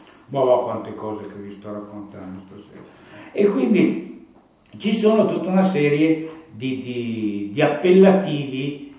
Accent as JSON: {"language": "Italian", "town": "Carate Brianza", "region": "Lombardy", "country": "Italy", "tie": "born there", "said": "Io sono nato a Carate Brianza"}